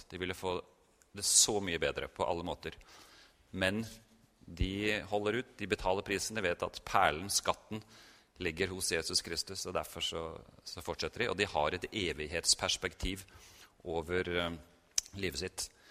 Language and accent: Norwegian; Oslo, Norway; så jeg født og oppvokst I Oslo